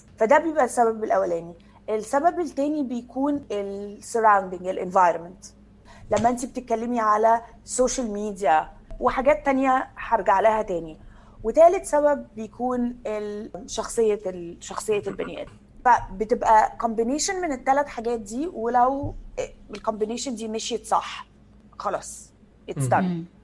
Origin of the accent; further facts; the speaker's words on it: Egypt; انا مع يعني انا كبرت يعني في مصر